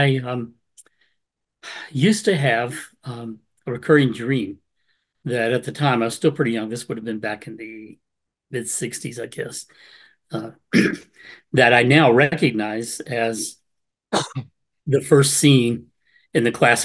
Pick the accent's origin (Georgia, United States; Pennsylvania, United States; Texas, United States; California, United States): Georgia, United States; Savannah; I was raised in Savannah, Georgia. Tybee Island has the beach.